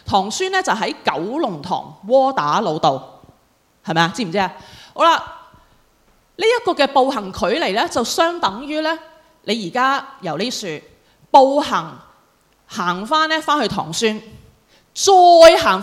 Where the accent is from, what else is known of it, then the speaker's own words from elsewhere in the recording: China; 猶太人跟我們中國人很相似的